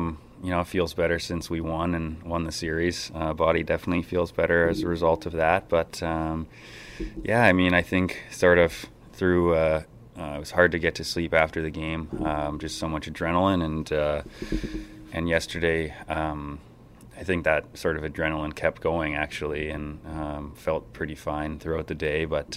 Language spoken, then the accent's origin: English; Calgary, Alberta, Canada; I'm from Calgary